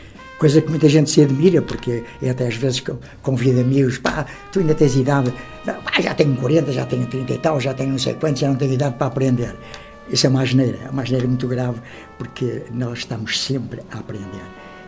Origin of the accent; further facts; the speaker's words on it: Viana do Castelo, Portugal; Eu, a minha terra é Viana também